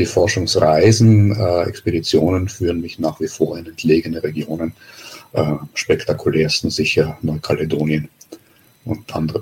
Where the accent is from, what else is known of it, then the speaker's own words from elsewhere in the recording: Vienna, Austria; moved away as an adult; also born or lived in Basel, Switzerland / New Zealand; now in Greifswald, Germany; Begonnen hat das Ganze in Wien. Ich bin also gebürtiger Wiener, habe dort auch studiert, meine Doktorarbeit gemacht und dann auch noch einen kurzen Postdoc.